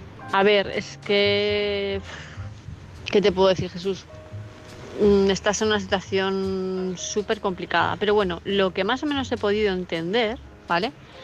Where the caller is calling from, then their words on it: Palma de Mallorca, Balearic Islands, Spain; de Palma de Mallorca.